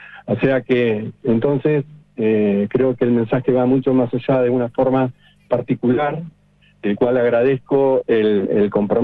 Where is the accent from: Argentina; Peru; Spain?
Argentina; no contribuye para nada para poder seguir estando bien como argentinos, lo digo.